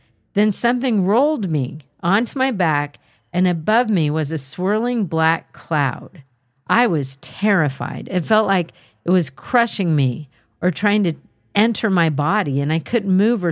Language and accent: English; Blackville, South Carolina, United States; I was born and raised in the Blackville / Healing Springs area of South Carolina, a place with deep roots in Native American history